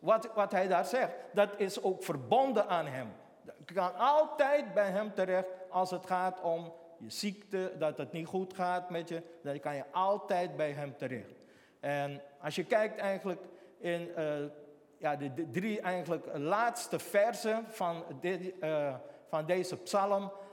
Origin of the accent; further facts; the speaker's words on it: Suriname; Ik zeg, nou... Ik kom uit Suriname. Ja? Ja, ik kom uit Suriname.